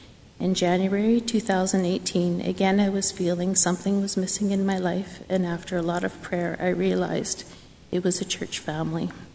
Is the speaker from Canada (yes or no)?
yes; Winnipeg, Manitoba, Canada; I was born in a loving home in 1963. I'm the youngest of four children. I grew up in Fort Garry, and my family regularly attended a Catholic church.